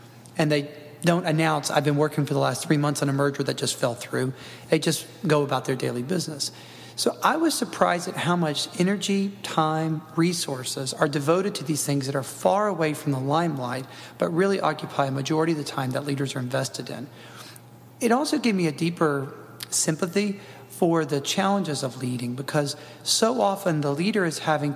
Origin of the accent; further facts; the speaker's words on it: Jackson, Mississippi, United States; She started as a teacher at a prep school in my hometown of Jackson, Mississippi